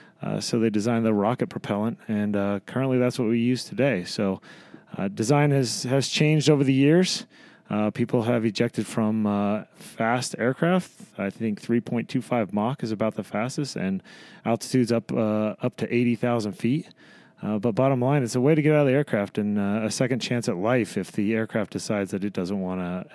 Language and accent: English; Madras, Oregon, United States; So I grew up in a little town in Oregon called Madras. Went to the Naval Academy.